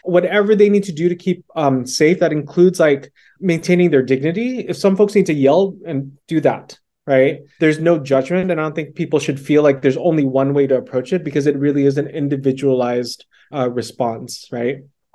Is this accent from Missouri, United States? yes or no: no; California, United States; ever since I was a little kid, I grew up in California, and we are immigrants to the U.S.